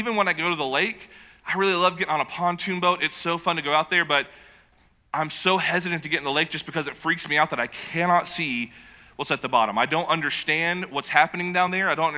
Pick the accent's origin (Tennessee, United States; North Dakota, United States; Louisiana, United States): Tennessee, United States; Knoxville; moved away as an adult; growing up in the South, I born and raised in Knoxville, and it's yes, ma'am, no, ma'am, yes, sir, no, sir. And like you would help people if they needed help. And so in my early 20s, I moved to California